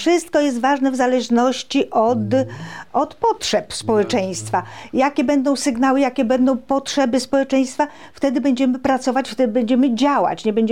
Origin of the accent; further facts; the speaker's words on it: Ożarów, Świętokrzyskie Voivodeship, Poland; now in Wojciechowice, Poland; pochodzę z Ożarowa, mieszkam obecnie w Wojciechowicach.